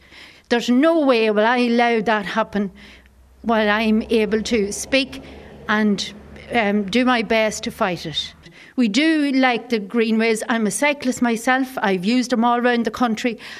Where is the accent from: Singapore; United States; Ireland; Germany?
Ireland; County Louth; I'm born and bred on Cooley Peninsula. My family have farmed here for a long, long number of years.